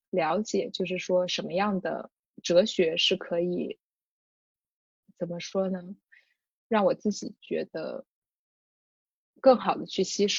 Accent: China; 我们作为中国人

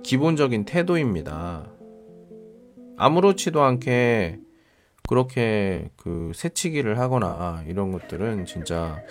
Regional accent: South Korea; now in China; 여기는 중국이고 저는 한국 사람이고

